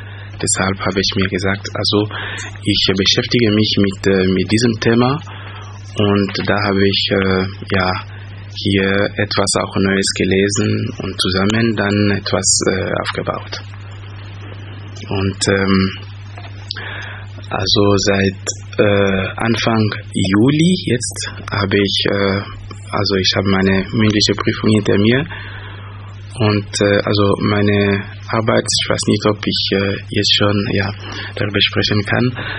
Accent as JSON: {"language": "German", "country": "DR Congo", "second_language": "German", "moved": "as an adult", "lives_now": "Germany", "said": "Ich komme aus Kongo. Ich bin hier in Deutschland seit fast 10 Jahren jetzt. Ich war erstmal an der Uni in Kinshasa, wo ich mein Lizenziat gemacht habe."}